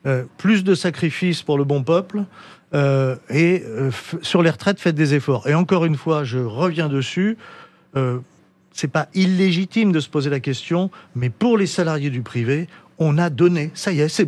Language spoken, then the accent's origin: French; France; je suis un Européen convaincu parce que je suis Français, donc je suis Européen, je ne suis pas un Bruxellois